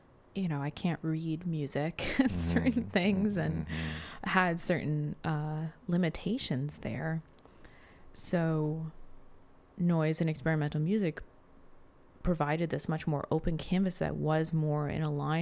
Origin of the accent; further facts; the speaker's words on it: New Jersey, United States; was just having a hard time meeting people where I grew up in New Jersey who really wanted to try something super different.